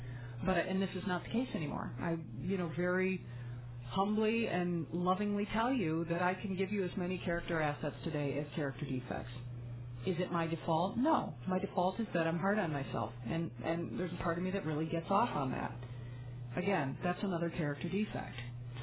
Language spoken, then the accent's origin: English; Michigan, United States; Well, I was from Michigan originally, so got influenced by that group.